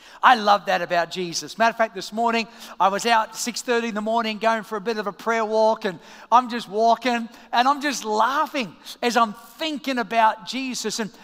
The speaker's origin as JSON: {"language": "English", "country": "Australia", "lives_now": "United States", "said": "everyone was still getting used to my accent, and I was still trying to get used to phrases that maybe you would say in Australia that don't make as much sense as you do, as it would maybe in the United States."}